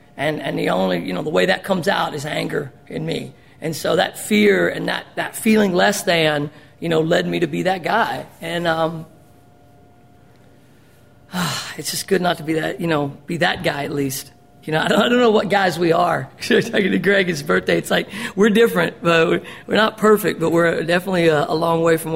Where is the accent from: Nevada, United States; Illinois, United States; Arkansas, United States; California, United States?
Arkansas, United States; Newport; telling somebody that I was from Newport, GD, Arkansas